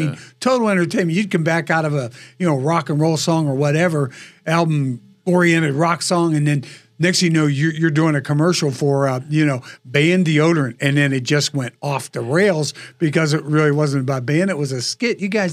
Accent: Pittsburgh, Pennsylvania, United States; moved away as an adult; Then I'm from the East Coast, so I figured I'll go back to my hometown, Pittsburgh, maybe Philadelphia

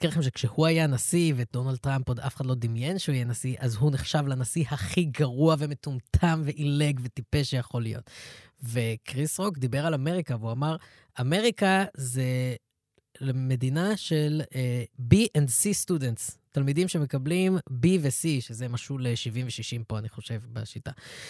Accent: Ra'anana, Central District, Israel; אני גדלתי ברעננה.

